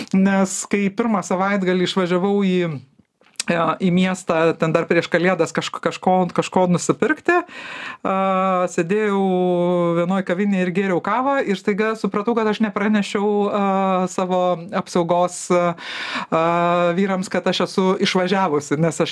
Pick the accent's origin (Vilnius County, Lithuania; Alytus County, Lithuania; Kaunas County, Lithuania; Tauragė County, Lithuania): Vilnius County, Lithuania; Vilnius; born there; neturėjau kaimo ir gimiau Vilniuje ir didžiąją dalį vasarų leisdavo ant asfalto